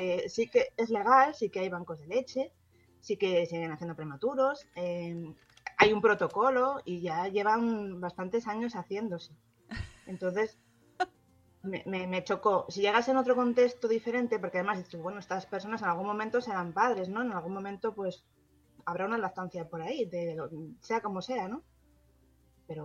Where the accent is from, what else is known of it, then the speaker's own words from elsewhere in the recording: Spain; si somos españoles todos